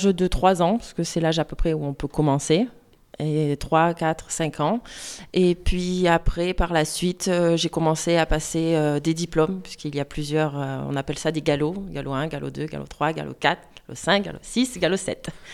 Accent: Marseille, Provence-Alpes-Côte d'Azur, France; je suis originaire de Marseille, mais je suis venue dans la région justement pour faire cette formation.

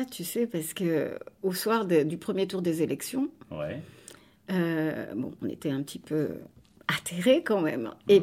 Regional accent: Nice, Provence-Alpes-Côte d'Azur, France; Nous venons de Nice, hein, nous sommes tous...

